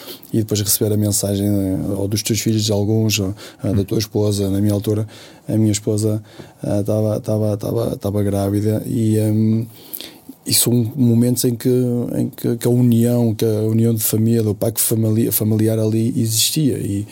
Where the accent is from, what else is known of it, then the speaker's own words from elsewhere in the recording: Valadares, Porto, Portugal; É um Brasil que está do outro lado, não é Valadares, que é a minha terra natal